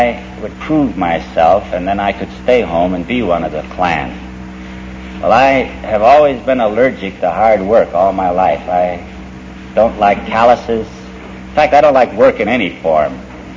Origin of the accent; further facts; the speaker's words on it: Florida, United States; I'm from Florida, I'm not one orange, tomato juice this was.